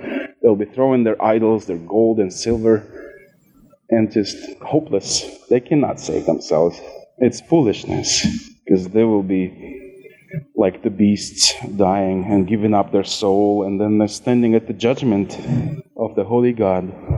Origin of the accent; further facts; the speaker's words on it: Russia; I'm from Russia. Not everybody goes there. But I was born there.